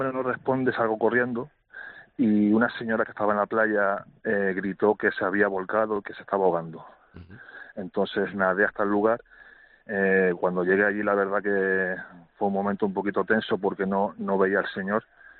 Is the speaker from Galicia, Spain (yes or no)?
no; Tazacorte, Canary Islands, Spain; yo soy de Tasacorte, soy bagañete y hincapié, pues nacido ahí, en el puerto, vamos, que me he criado en la zona de costa de esa playa.